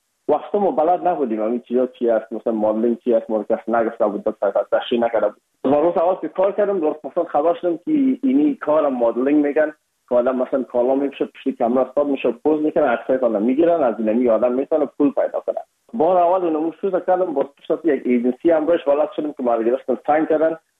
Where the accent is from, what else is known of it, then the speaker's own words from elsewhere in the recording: Afghanistan; ما از افغانستان هستیم یکمک لهجه و فرق داشت.